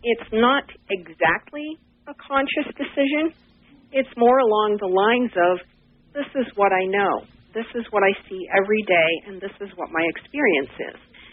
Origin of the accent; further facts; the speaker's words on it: Maine, United States; Well, I certainly was. I'm one of those people who is native, not from away.